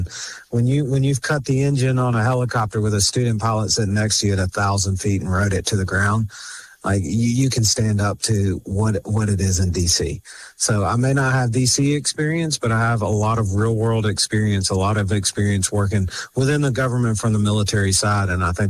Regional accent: Alabama, United States; So, I grew up in Baldwin County.

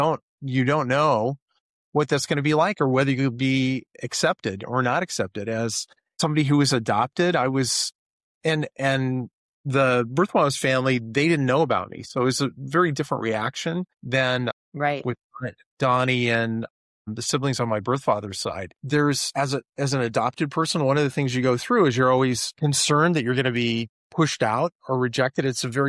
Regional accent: Alaska, United States; When I was growing up in Alaska as a little kid, my dad moved to some different bases and stuff. He was a contractor for the military.

